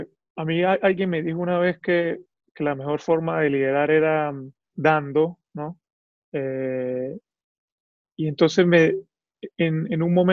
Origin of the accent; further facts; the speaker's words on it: Venezuela; creo que soy actualmente, o me faltará un partido, o ya lo soy, el jugador venezolano que más veces ha llevado la cinta capitán en el brazo